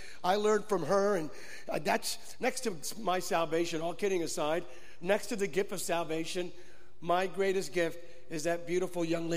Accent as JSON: {"language": "English", "country": "Puerto Rico", "said": "We're from Puerto Rico. Somos de Puerto Rico."}